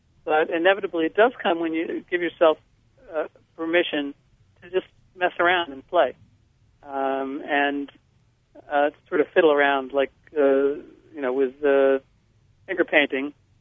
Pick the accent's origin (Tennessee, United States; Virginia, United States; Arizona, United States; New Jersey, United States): New Jersey, United States; Paramus; it was sort of all these teenage girls I had a crush on as I was growing up in Paramus, New Jersey